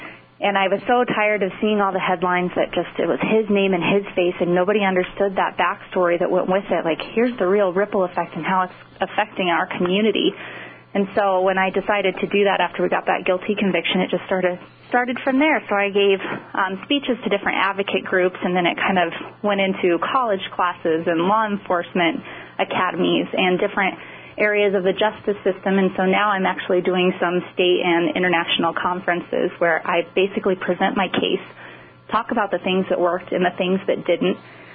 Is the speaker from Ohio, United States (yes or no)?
no; Greeley, Colorado, United States; I grew up in Greeley, Colorado. It's about an hour north of Denver area.